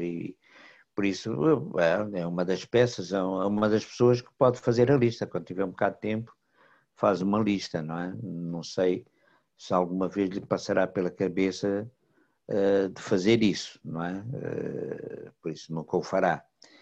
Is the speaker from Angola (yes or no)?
yes; Angola; E aqui o que nos interessa enquanto angolanos